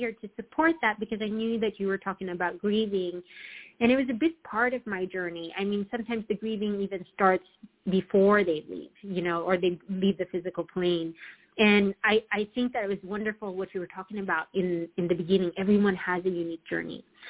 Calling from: California, United States; everyone, and I'm calling from Southern California.

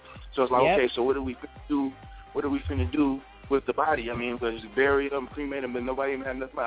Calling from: Tacoma, Washington, United States; I'm calling from Tacoma area right now.

